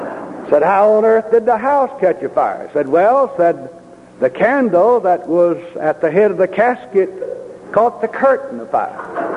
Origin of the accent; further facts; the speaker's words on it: Alabama, United States; He mentioned the fact that I'm from Alabama.